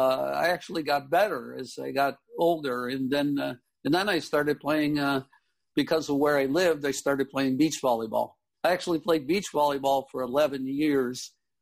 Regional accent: Utica, New York, United States; moved away as an adult; I was born in Utica, New York. It's part of the Mohawk Valley and the base of the Adirondack Mountains in New York.

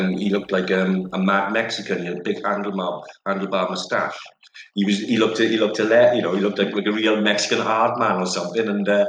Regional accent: Wales, United Kingdom; And we didn't, as usual, being Welsh, especially in that time, I'd never expected Wales to win, you know. But I was always, being an enthusiastic, avid or mental supporter of Wales, I just hoped and prayed.

